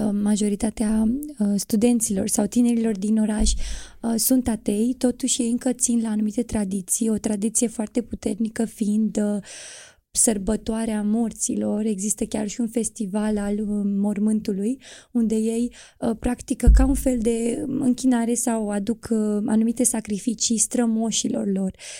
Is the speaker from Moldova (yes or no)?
no; South Africa; now in Romania; sunt din Africa de Sud și acum mă aflu în România